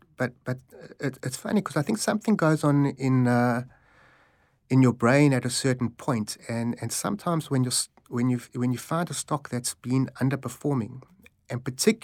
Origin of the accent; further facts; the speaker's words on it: South Africa; when I was growing up in South Africa